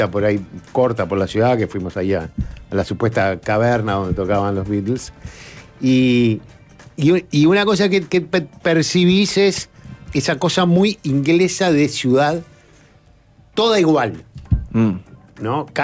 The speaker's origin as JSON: {"language": "Spanish", "country": "Uruguay", "said": "Y yo sé que somos uruguayos"}